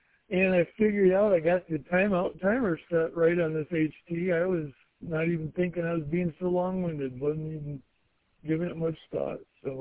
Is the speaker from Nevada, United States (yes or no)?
no; Lansing, Michigan, United States; And I'm from Lansing originally